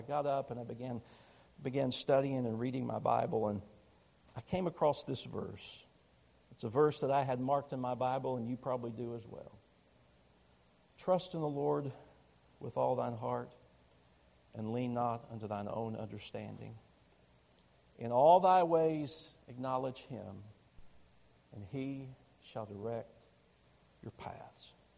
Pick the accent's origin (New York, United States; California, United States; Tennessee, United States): Tennessee, United States; You see, I'm from East Tennessee. I love Tennessee.